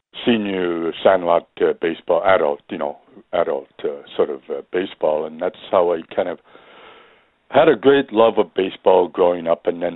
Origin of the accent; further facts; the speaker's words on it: Douglas, Ontario, Canada; I would have preferred to have been born in Douglas because that's my hometown, but that's how it happened. And, you know, I grew up playing baseball, some serious sandlot baseball in Douglas and Renfrew and then Ottawa, Regina, Sudbury, Montreal